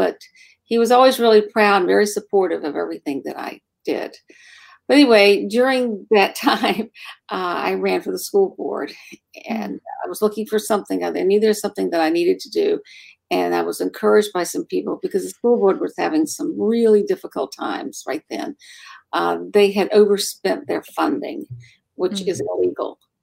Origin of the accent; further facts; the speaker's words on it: Virginia Beach, Virginia, United States; So I grew up here in Virginia Beach. I've been here since I was 5 years old. And I graduated from Bayside High School